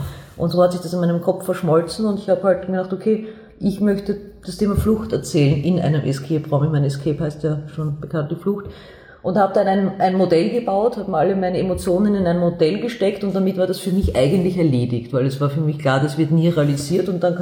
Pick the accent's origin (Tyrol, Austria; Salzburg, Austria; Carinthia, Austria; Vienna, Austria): Vienna, Austria; Ja, ich bin aus Wien, ich bin aus der Josefstadt, ich lebe noch immer in der Josefstadt.